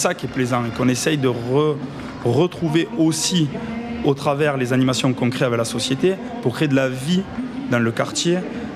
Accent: Sète, Occitanie, France; Je suis de Sète.

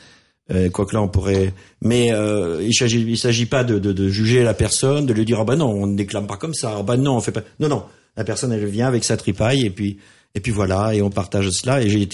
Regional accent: Caylus, Occitanie, France; born there; je suis né à Caylus, à Saint-Pierre-de-Livron. Je suis natif, mais je n'habitais pas là

